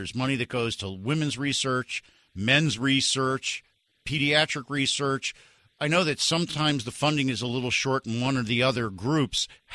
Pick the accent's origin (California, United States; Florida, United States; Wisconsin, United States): Florida, United States; Now, I was a child. I grew up in Dade County.